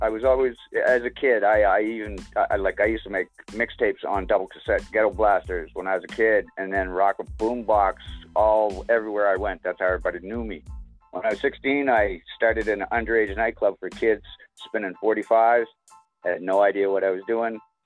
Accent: Halifax, Nova Scotia, Canada; I'm from the East Coast of Canada, Halifax, Nova Scotia.

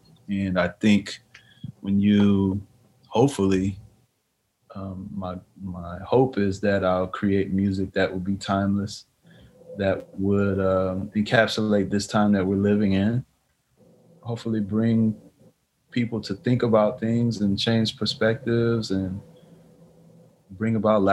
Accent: Houston, Texas, United States; that is right in the close to the neighborhood where I grew up in Houston.

